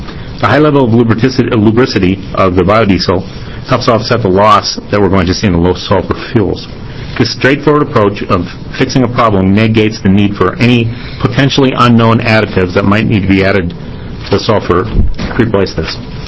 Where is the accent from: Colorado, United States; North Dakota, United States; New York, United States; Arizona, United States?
North Dakota, United States; Growing up in North Dakota, as I did, I saw and knew lots of farmers that got paid not to grow crops.